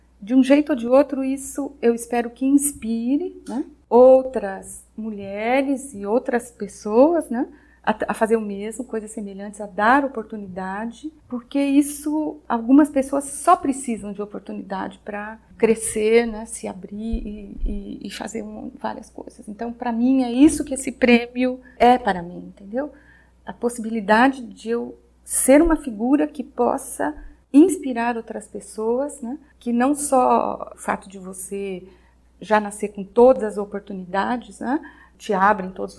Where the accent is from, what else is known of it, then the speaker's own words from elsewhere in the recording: Santa Rita do Passa Quatro, São Paulo, Brazil; E eu sou de Santa Rita do Passa Quatro, uma vilinha aqui pertinho, né?